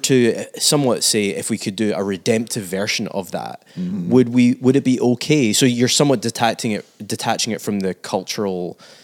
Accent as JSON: {"language": "English", "region": "Scotland", "country": "United Kingdom"}